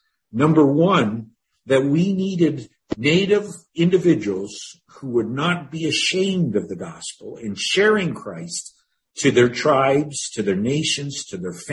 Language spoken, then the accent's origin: English; Phoenix, Arizona, United States; in 1973 that Dr. Graham had a crusade in Phoenix, Arizona, my hometown.